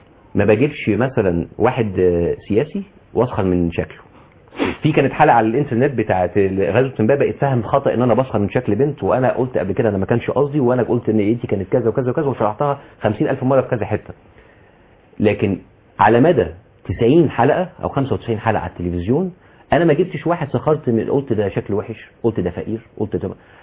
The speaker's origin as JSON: {"language": "Arabic", "country": "Egypt", "said": "احنا عندنا في مصر"}